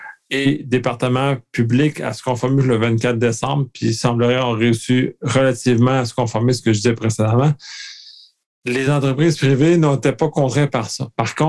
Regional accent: Quebec, Canada; ça va être fierté en tant que Québécois, en tant que Canadien.

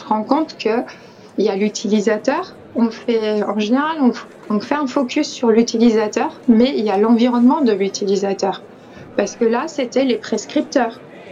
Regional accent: France; Enfin, chez nous, en France.

